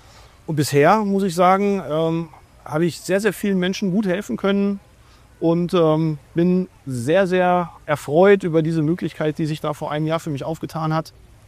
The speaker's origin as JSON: {"language": "German", "town": "Dortmund", "region": "North Rhine-Westphalia", "country": "Germany", "said": "in der Nähe von Dortmund, wo ich herkomme"}